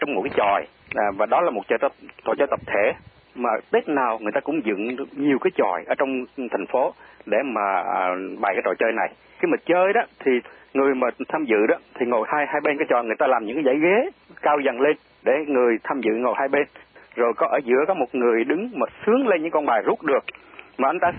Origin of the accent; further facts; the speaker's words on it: Hoi An, Quang Nam, Vietnam; Đại khái ví dụ như cái phố Hội An mà chúng tôi đi học từ hồi nhỏ ở miền Trung đó